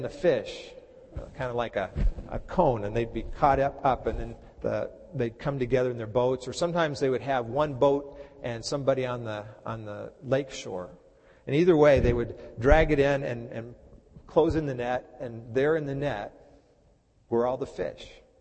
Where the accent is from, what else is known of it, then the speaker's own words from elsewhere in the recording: Texas, United States; I used to, growing up in Texas, we used to go fishing at some of the man-made lakes outside of Dallas.